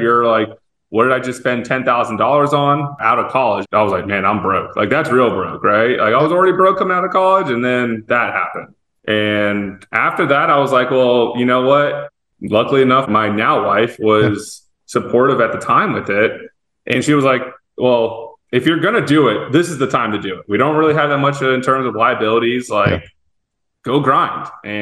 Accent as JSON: {"language": "English", "town": "Fort Lauderdale", "region": "Florida", "country": "United States", "tie": "born or raised there", "said": "Growing up in Fort Lauderdale, my mom worked for a title company, owned a title company."}